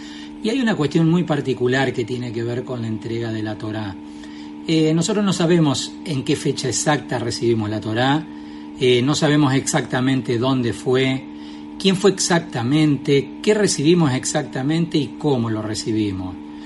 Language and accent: Spanish; Argentina; Y nosotros no tenemos doble lealtad, nosotros somos argentinos.